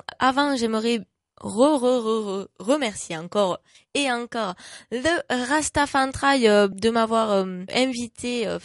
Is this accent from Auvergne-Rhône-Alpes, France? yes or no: no; Occitanie, France; nous, on est de l'Aveyron